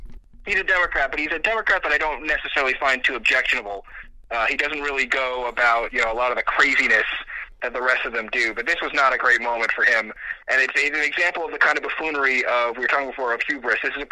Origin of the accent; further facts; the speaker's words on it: New York City, New York, United States; As a New Yorker, he is someone who has done whatever you think his politics are